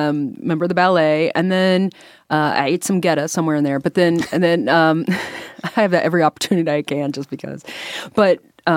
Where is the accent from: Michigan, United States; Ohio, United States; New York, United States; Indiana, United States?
Ohio, United States; Peebles; So as opposed to saying, I'm from Peebles.